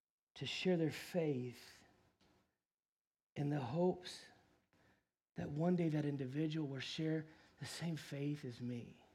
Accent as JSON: {"language": "English", "town": "Dallas", "region": "Texas", "country": "United States", "tie": "born or raised there", "said": "but we grew up in the Dallas area."}